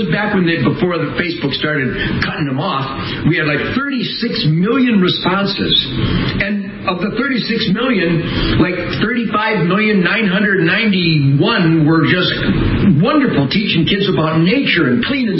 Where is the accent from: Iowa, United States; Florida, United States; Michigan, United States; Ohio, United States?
Michigan, United States; Detroit; born there; So I had bands in Detroit in the shadow of Motown. When I was born in Detroit